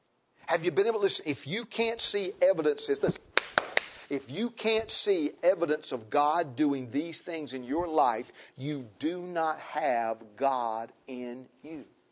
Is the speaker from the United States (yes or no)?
yes; North Carolina, United States; You know, I was raised up in Foothills, North Carolina.